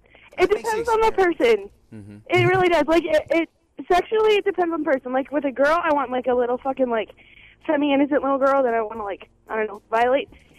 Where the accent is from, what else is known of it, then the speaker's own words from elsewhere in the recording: Minnesota, United States; I'm from Minnesota.